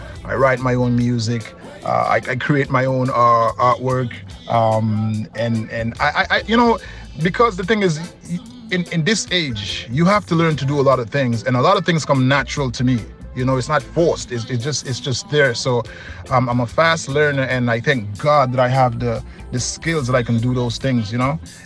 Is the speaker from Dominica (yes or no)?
yes; Dominica; because I'm from Dominica, you know, we grew up listening to soukous, we grew up listening to country music, we grew up listening to soca, calypso, and reggae.